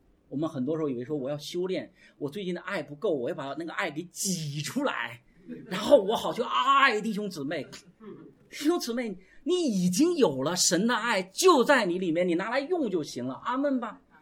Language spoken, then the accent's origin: Chinese; China; 有没有发现我们中国人经常讲说德不配位